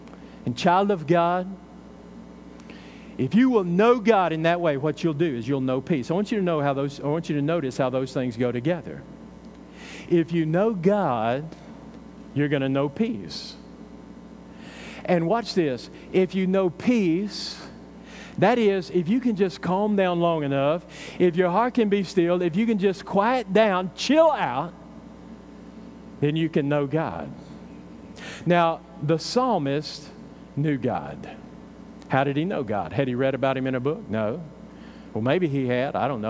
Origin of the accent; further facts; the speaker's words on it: Texas, United States; You know, Donna and I, we didn't grow up down here on the coast. You know, we grew up there in North Texas and everything.